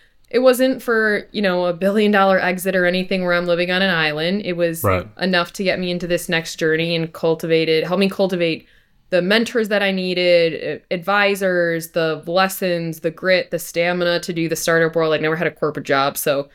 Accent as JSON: {"language": "English", "town": "Chicago", "region": "Illinois", "country": "United States", "moved": "yes", "lives_now": "Dallas, United States", "said": "I was originally from Chicago, moved to Dallas just over a year ago, and it's been an awesome ecosystem to be a part of."}